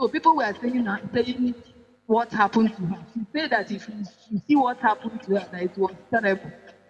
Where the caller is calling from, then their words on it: Nicaragua; calling from Nicaragua.